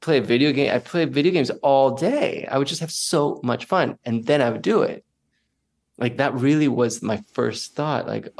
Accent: Texas, United States; born there; I was born in Texas.

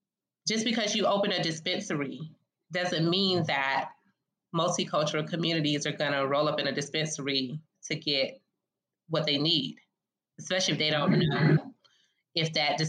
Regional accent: Jamaica; Yes, I'm Jamaican, I'm Caribbean, but even the Caribbean diaspora has a bunch of differences and nuances and just so much amazingness about us that we're not just all the same.

